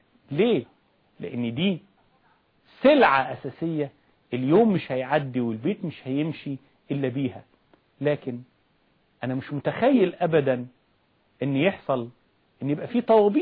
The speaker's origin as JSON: {"language": "Arabic", "country": "Egypt", "said": "حقيقة أنا بتعجب وأتعجب مننا كمصريين"}